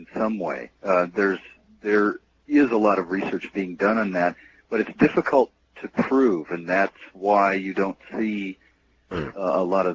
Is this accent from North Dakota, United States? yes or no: yes; North Dakota, United States; Yeah, as a matter of fact, I grew up in North Dakota.